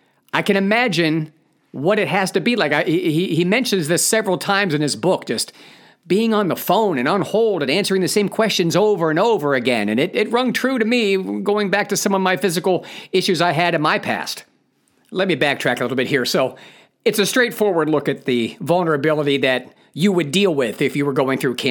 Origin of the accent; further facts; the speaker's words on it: Ohio, United States; one of the last ones I did before I moved back to my home state of Ohio.